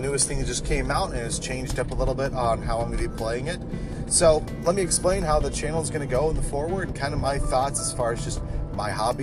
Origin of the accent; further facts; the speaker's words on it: United States; It's just me as an American who uses, you know, freedom units.